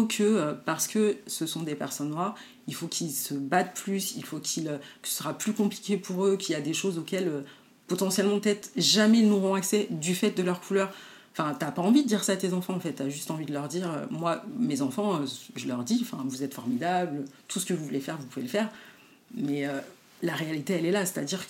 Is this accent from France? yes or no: yes; Trappes, Île-de-France, France; born there; en fait, je suis née à Trappes, dans les Yvelines, donc l'hiver, je connais comme toi